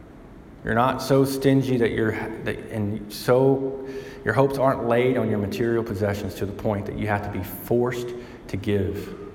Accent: Alabama, United States; Listen, I'm from Alabama and I live in the inner city. I can use whatever grammar I want.

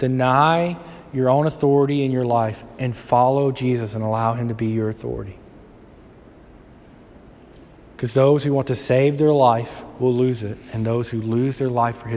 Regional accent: Alabama, United States; I grew up down south in Alabama, and we were about 5 hours from the Gulf.

